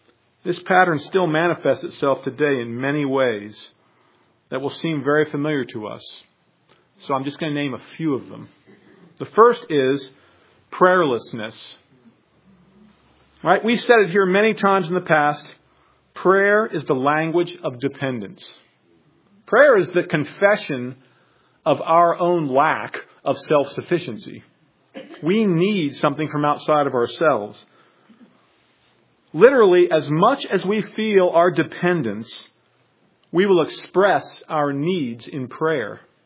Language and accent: English; United States; And as an American, I've learned to do that from a culture around me